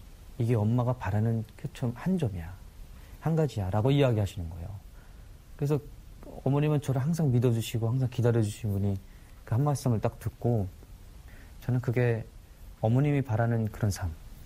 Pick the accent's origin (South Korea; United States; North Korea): North Korea; born there; 내가 북한에서 태어났나라는 첫째 절망. 그때부터는 이제 나는 왜 북한에서 태어났을까